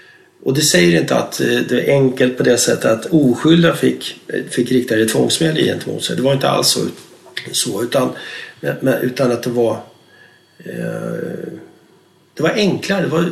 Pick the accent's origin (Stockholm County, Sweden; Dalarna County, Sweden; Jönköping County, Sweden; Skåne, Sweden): Stockholm County, Sweden; Stockholm; Jag växte upp i Rinkeby med ensamstående morsa där.